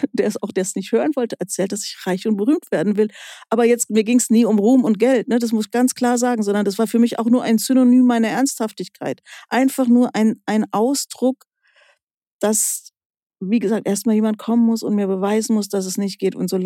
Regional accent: Aschaffenburg, Bavaria, Germany; Ich komme aus Aschaffenburg.

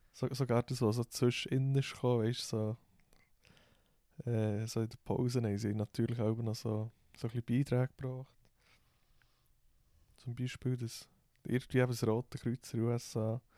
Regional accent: Switzerland

